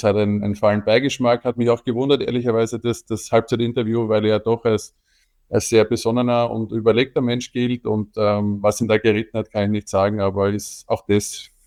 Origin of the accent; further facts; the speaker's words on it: Austria; Mir kommt vor, wir haben einfach auch bei uns in Österreich, und da nehme ich mich damals auch nicht aus